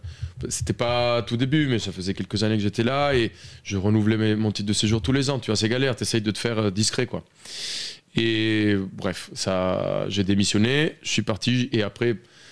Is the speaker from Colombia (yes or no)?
yes; Colombia; accent: Colombian; French is a second language; je devrais retrouver mon petit accent des Colombiens comme ça.